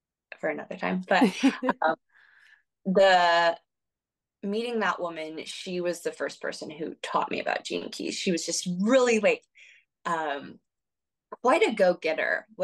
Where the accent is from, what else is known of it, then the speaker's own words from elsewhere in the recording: Texas, United States; I'm from Texas.